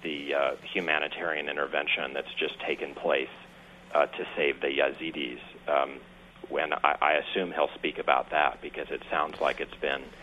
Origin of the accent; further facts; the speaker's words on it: St. Louis, Missouri, United States; Well, I'm from St. Louis, Missouri by chance